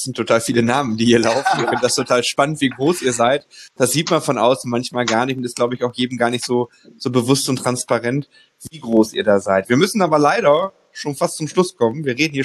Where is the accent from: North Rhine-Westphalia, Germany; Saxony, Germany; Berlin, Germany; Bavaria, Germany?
North Rhine-Westphalia, Germany; Oh, das lässt man sich als Westfale ja auch nicht zweimal sagen.